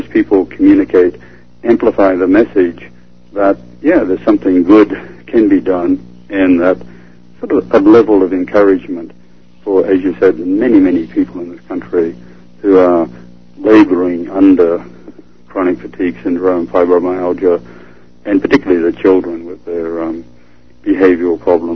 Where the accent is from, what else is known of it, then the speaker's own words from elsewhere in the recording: Australia; if something growing up in Australia did for me